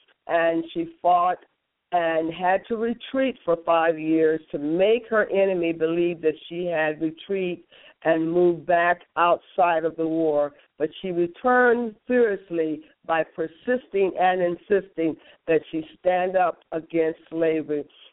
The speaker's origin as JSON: {"language": "English", "town": "Gary", "region": "Indiana", "country": "United States", "tie": "born or raised there", "said": "one of the first places I will be performing will be right here in my hometown in Gary, Indiana"}